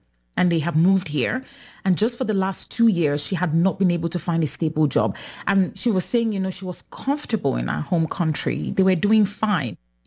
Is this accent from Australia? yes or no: no; Nigeria; first language English